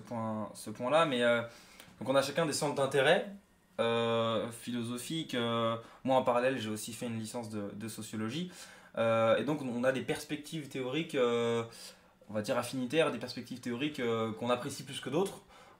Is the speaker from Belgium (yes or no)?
no; France; accent: French; avec mon accent bien français.